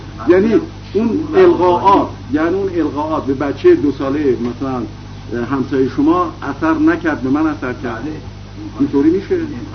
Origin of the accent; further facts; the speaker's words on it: Iran; وقتی من میگم من ایرانیم